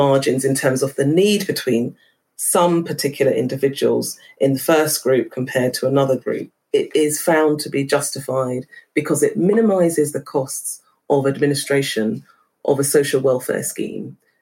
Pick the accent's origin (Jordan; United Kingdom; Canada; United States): United Kingdom; London; but also because I grew up in Hackney.